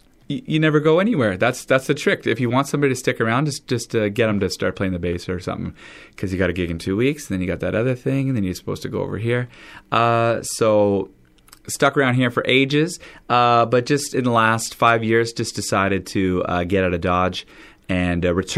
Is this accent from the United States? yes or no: no; Burlington, Ontario, Canada; also born or lived in Meaford / Belgium; Yeah, Meaford is sort of my hometown. I mean, I lived all over the place as a kid. Grew up in Burlington. We moved to Belgium, where I lived for a number of years as a teenager